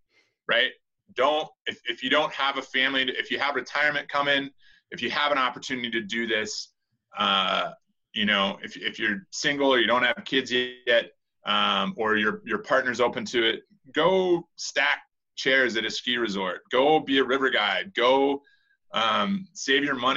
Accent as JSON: {"language": "English", "region": "South Dakota", "country": "United States", "tie": "born or raised there", "said": "The last two after that will be Bosnia and then South Dakota, because I grew up in South Dakota"}